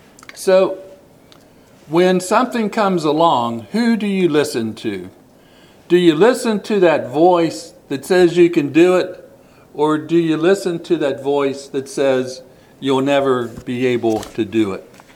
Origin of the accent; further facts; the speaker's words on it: Dayton, Ohio, United States; growing up in the Dayton area and living in Dayton with the Wright brothers, I was mainly familiar with the bicycle shop on the west side of Dayton